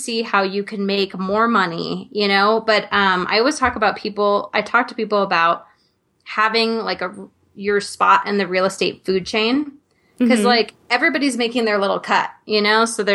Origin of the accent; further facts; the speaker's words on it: Hawaii, United States; My friend had moved there, and she had been living there for a few years, and we grew up in Hawaii together.